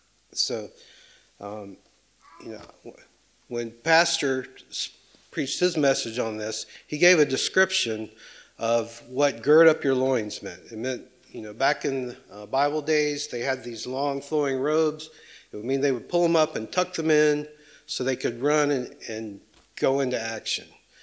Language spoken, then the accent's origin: English; the Carolinas, United States; then she asked where we were from, and told them, you know, the Carolinas.